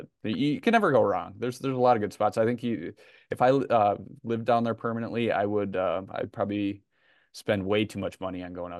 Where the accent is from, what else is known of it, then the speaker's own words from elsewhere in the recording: Minnesota, United States; Growing up in Minnesota, I tuned into the Lynx as well as NBA, WNBA.